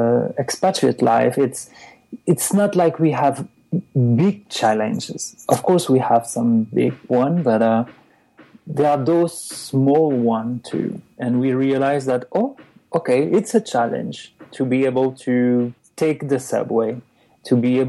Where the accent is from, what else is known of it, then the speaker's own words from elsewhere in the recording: Belgium; English is a second language; also born or lived in Spain; now in United States; Before that, I come from Belgium, where it's very complicated.